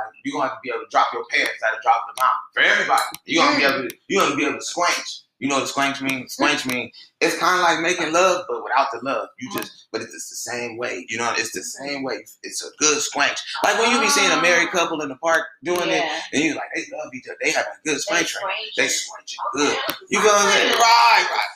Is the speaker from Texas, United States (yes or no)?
no; California, United States; it was just pretty much the same things you always hear about Southern Cali growing up.